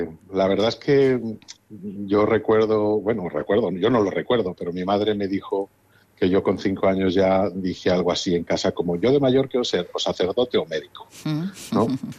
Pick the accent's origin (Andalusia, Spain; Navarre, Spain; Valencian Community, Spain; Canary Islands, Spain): Valencian Community, Spain; Castellón de la Plana; en mi barrio llegaron los padres mercedarios, en la ciudad de Castellón, yo soy de Castellón